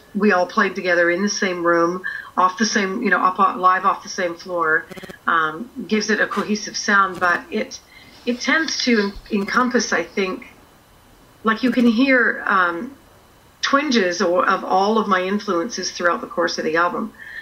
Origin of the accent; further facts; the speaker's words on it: Canada; we're concentrating on Canada first because this is my home country.